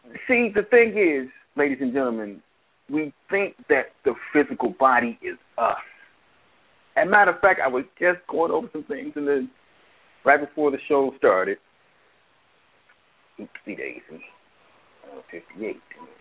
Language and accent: English; Detroit, Michigan, United States; moved away; also born or lived in Texas; I'm born and raised in Detroit, but I've been gone from Detroit.